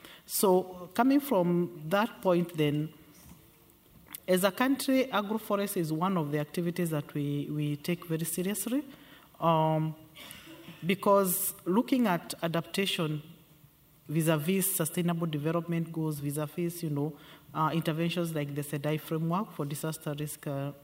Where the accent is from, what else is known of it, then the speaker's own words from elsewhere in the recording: Kenya; I'm from Kenya.